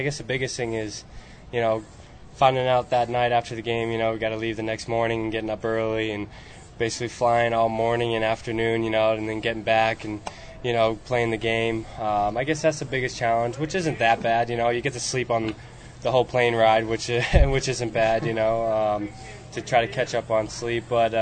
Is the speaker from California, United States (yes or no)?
no; New Hampshire, United States; But growing up in New Hampshire, you know, I'm used to playing in snow and stuff like